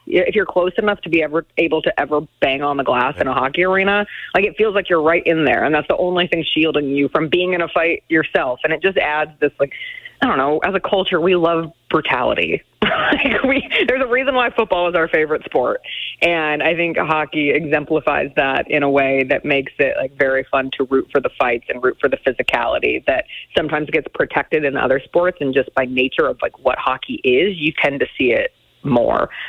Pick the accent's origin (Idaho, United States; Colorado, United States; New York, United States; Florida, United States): Colorado, United States; Denver; And I grew up in Denver, Colorado. I grew up a huge fan of the Colorado Avalanche.